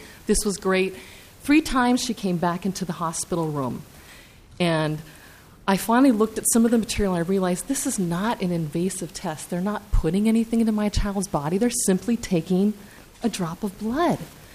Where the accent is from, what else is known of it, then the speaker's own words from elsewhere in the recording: Brooklyn Park, Minnesota, United States; I am a parent from Brooklyn Park.